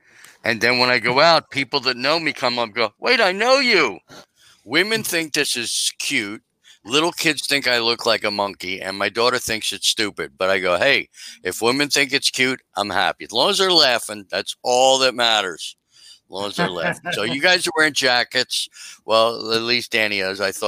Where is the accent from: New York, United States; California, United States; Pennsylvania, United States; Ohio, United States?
New York, United States; He goes, so you're from Philly? Yeah, I'm a New Yorker.